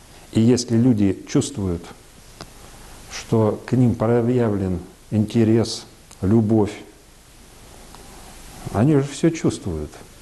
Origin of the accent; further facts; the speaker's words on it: Moscow, Russia; это не скроешь, что я коренной москвич